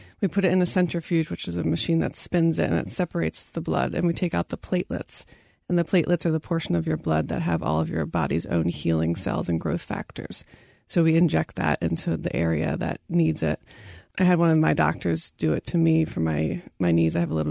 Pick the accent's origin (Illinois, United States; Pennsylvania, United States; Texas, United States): Pennsylvania, United States; Lansdale; also born or lived in Ambler; I grew up in Lansdale and then Ambler. Left for several years for school and came back to Plymouth Meeting.